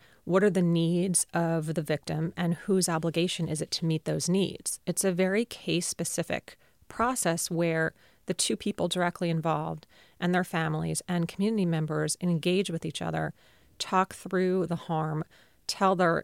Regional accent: Philadelphia, Pennsylvania, United States; I'm from Philadelphia, and there was a pretty famous case in Philadelphia

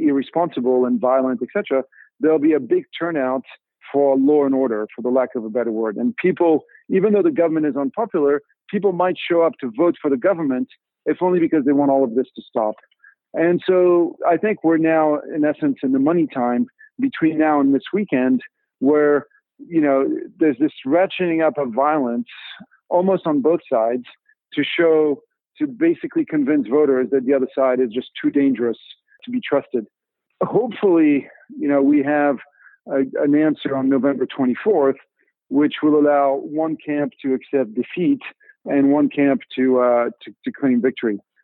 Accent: France; Well, look, I grew up in France.

